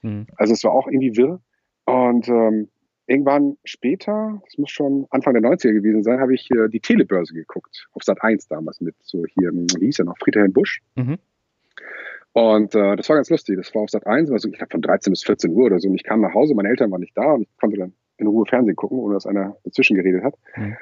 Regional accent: Lübeck, Schleswig-Holstein, Germany; born there; now in Kiel, Germany; Ich bin Wahlkieler, aber gebürtiger Lübecker.

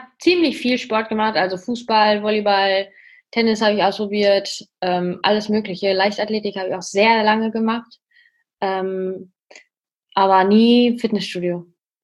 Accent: North Rhine-Westphalia, Germany; Ja, ich komme aus dem Münsterland, haben wir ja gerade schon besprochen. Bin Studentin, mache ein duales Studium im Fitnessstudio. Ja, ansonsten wohne ich nicht mehr zu Hause.

